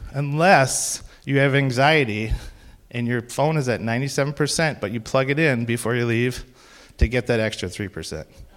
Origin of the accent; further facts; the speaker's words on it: Minnesota, United States; I grew up in Minnesota, public school education, did some landscaping work